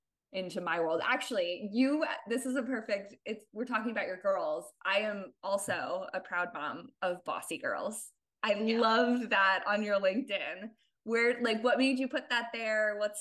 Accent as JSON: {"language": "English", "region": "New Jersey", "country": "United States", "tie": "born or raised there", "also_born_or_lived": "Boston", "lives_now": "East Bay, United States", "said": "I grew up in New Jersey, and my husband and I moved out here after living in Boston for a bit."}